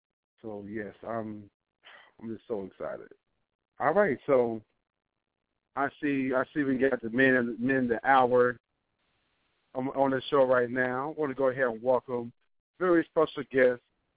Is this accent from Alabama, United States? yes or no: no; New Jersey, United States; also born or lived in Texas; I'm from Jersey originally. I'm pretty much been in Texas most of my life.